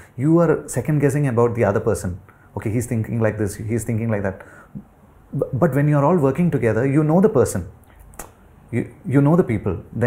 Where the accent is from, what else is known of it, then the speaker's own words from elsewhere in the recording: Thalassery, Kerala, India; now in Chennai, India; if I had an option to stay in my hometown, Talasheri, I would really prefer staying there. I really miss that part of my life. Formative years, I really miss it, but right now, Chennai is...